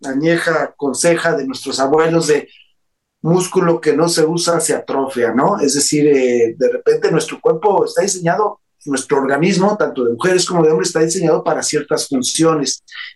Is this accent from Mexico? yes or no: yes; Guadalajara, Jalisco, Mexico; me acordaste acá en mi pueblo, Guadalajara